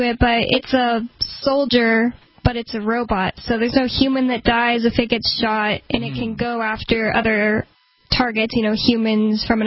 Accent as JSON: {"language": "English", "region": "Texas", "country": "United States", "said": "Well, I'm from Texas."}